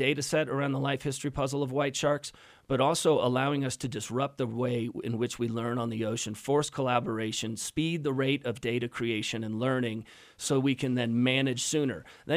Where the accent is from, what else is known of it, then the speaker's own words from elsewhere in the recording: the American West, United States; Well, I think because we're all from the American West and we're not far from Yellowstone.